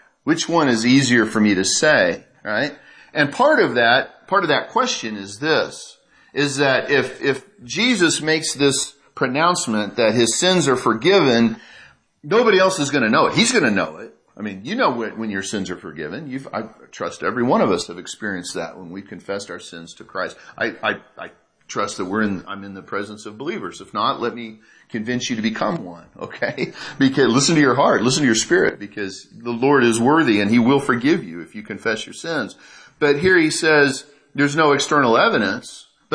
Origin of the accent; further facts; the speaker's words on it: Oklahoma, United States; I grew up in Oklahoma.